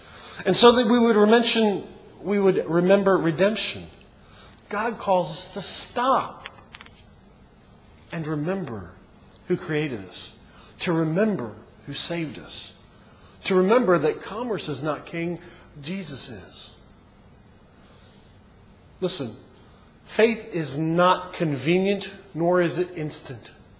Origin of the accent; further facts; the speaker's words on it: Baltimore, Maryland, United States; See, when I was a kid, I grew up in Baltimore. Baltimore is a secular city even when I grew up.